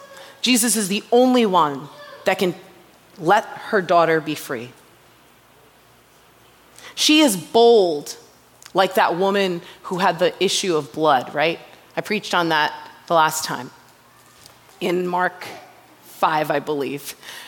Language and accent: English; India; Culturally, growing up as an Indian person, that was something that was a very big insult. I remember you never said that Malayalam word out loud.